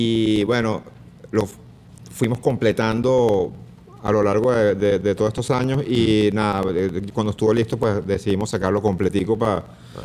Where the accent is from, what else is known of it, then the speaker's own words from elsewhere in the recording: Venezuela; eso que somos nosotros los venezolanos